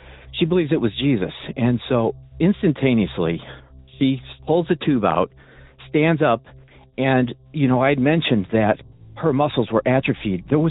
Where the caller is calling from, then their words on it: Illinois, United States; Hi, Derek. … I'm calling from Illinois.